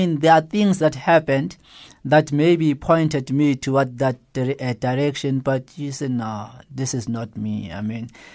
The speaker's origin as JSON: {"language": "English", "town": "Alexandria", "region": "Alexandria Governorate", "country": "Egypt", "second_language": "English", "said": "You must remember, I'm from Alexandria, you know. I'm from Alexandria."}